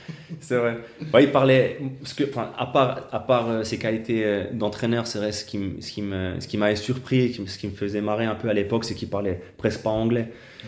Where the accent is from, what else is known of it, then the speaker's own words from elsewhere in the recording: Switzerland; j'ai montré que c'était possible, justement, en tant que Suisse, d'évoluer en tant que titulaire à l'étranger dans un grand championnat